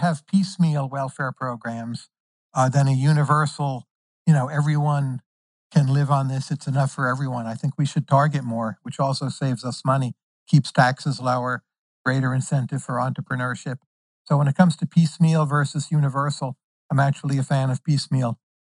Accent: New Jersey, United States; You know, I'm from New Jersey, and where I'm from, what people would do is jump out in front of these things just to laugh

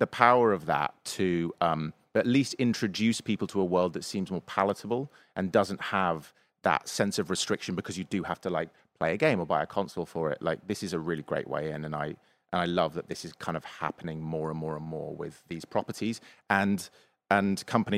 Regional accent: England, United Kingdom; It's Mario for me. I'm English.

